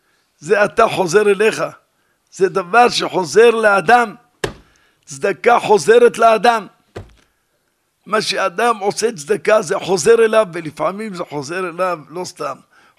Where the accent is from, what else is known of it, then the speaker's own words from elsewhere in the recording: Jerusalem, Jerusalem District, Israel; בקיצור, אני מירושלים, וזה.